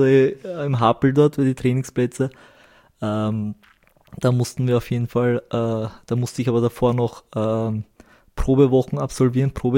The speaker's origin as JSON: {"language": "German", "region": "Vienna", "country": "Austria", "tie": "born or raised there", "said": "aufgewachsen bin ich in Wien im 9. Bezirk"}